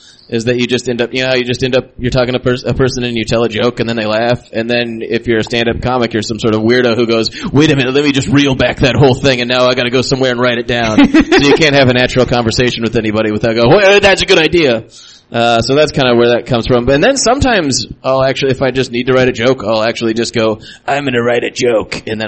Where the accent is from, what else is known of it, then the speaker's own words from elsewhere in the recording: Yakima, Washington, United States; now in Seattle, United States; I'm from Yakima, Washington.